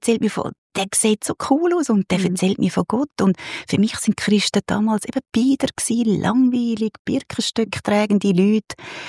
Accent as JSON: {"language": "German", "country": "Switzerland", "said": "wir als Schweizer"}